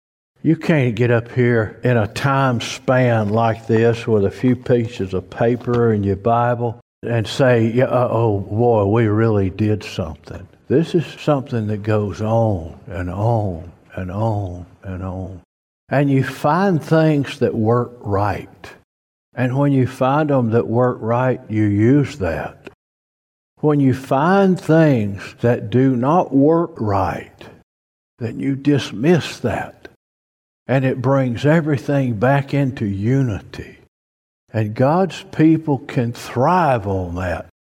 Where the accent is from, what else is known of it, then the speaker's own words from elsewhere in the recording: Spring Hill, Louisiana, United States; My daddy worked at a paper mill in Spring Hill, Louisiana. I am a convert from Spring Hill, Louisiana.